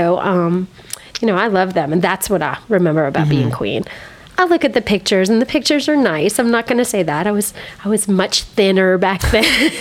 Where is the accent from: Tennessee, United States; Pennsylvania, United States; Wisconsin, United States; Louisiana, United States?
Louisiana, United States; Covington; In Covington.